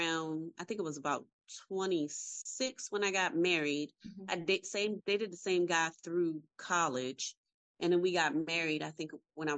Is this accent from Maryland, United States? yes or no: yes; Baltimore, Maryland, United States; So I'm from Baltimore, Maryland. Thanks. And grew up in what we would call an at-risk home, you know, with a single mother. And growing up in the inner city, all of the things that come along with that.